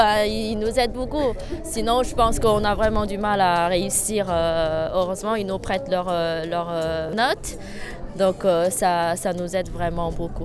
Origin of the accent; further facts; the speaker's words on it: China; French is a second language; Je suis chinoise.